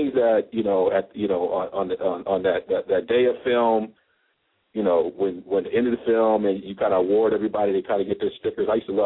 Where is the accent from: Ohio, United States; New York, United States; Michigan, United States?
Michigan, United States; because a couple of us, we're from Michigan. So it's always good to have one of our own on the show.